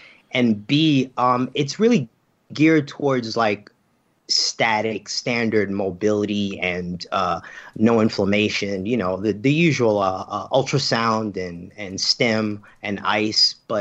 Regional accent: Bronx, New York, United States; Yeah, I'm born and raised in the Bronx. Went to school in Florida, but I pretty much haven't left the nest for too long.

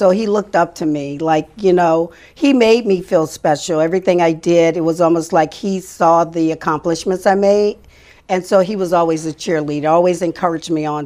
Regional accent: New Orleans, Louisiana, United States; born there; I was born in New Orleans, Louisiana.

